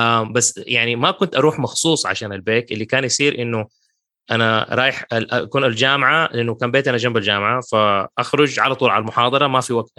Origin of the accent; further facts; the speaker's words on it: Mecca, Makkah Province, Saudi Arabia; إحنا أنا من مكة وما أكل فلفل